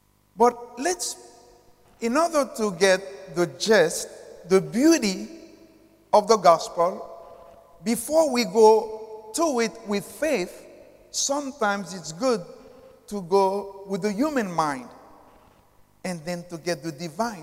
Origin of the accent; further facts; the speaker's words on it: Haiti; English is a second language; And this is why people ask why Haiti is the way it is, because we are not British subjects.